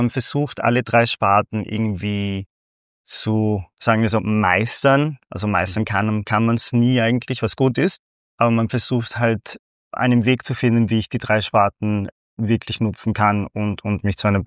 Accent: Venezuela; German is a second language; now in Linz, Austria; Ich komme aus Venezuela, aber mein Vater wollte unbedingt, dass meine Schwester und ich halt die Welt sehen und woanders studieren. Und dann vor 20 Jahren hat er einen Job in Wien gefunden

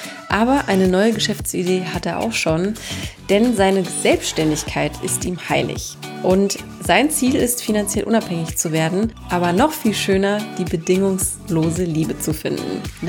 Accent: North Rhine-Westphalia, Germany; Und NRW, da schlägt mein Herz auch für, komme ich ja auch her. Insofern freue ich mich. Ich komme aus dem Pott.

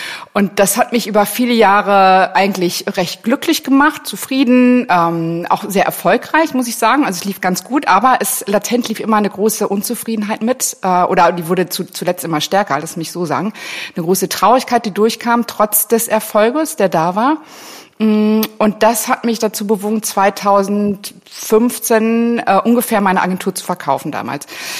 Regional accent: North Rhine-Westphalia, Germany; Ich bin katholisch sozialisiert worden. Ich komme aus Nordrhein-Westfalen, in der Nähe von Paderborn geboren.

